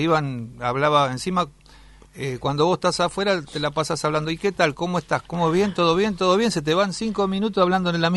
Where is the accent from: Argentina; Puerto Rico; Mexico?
Argentina; San Clemente del Tuyú, Buenos Aires Province; also born or lived in Avellaneda; yo nací acá en Avellaneda, después mis padres, por una cuestión lógica, en esa época mi papá era carnicero y se trasladó a San Clemente del Tuyú, donde vivían mis abuelos.